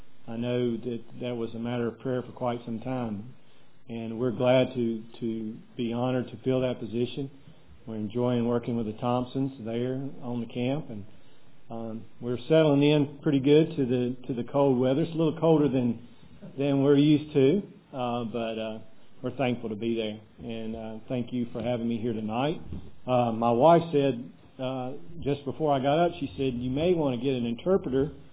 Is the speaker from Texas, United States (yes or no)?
no; Reidsville, North Carolina, United States; I'm from North Carolina, Reidsville, North Carolina, in fact.